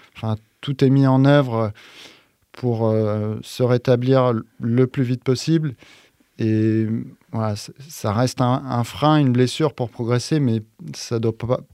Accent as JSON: {"language": "French", "town": "Bâgé", "region": "Auvergne-Rhône-Alpes", "country": "France", "said": "puisque je suis originaire donc de Bagé, qui est juste à côté de Feyant."}